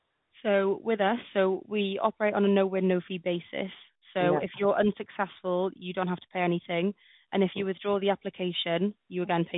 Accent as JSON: {"language": "English", "region": "Wales", "country": "United Kingdom", "said": "I'm also Welsh, so it doesn't help."}